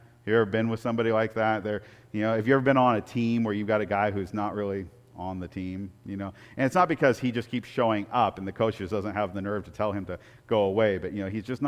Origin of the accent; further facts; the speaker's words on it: Portland, Oregon, United States; of course I grew up in Portland, Blazers